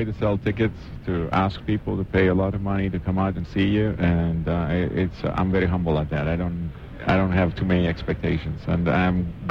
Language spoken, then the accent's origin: English; Greece; English is a second language; moved away as an adult; now in United States; I grew up in Greece.